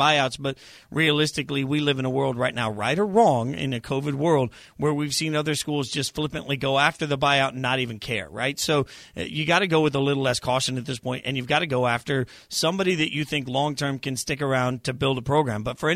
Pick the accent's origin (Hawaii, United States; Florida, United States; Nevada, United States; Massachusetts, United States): Nevada, United States; Las Vegas; And you guys know, like, I grew up in Vegas, right? As a little kid in Vegas, UNLV basketball was life.